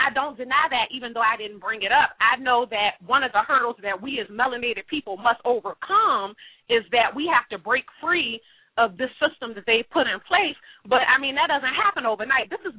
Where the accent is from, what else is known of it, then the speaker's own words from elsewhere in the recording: Virginia, United States; now in New York, United States; I'm originally from Virginia, so I'm not an original New Yorker.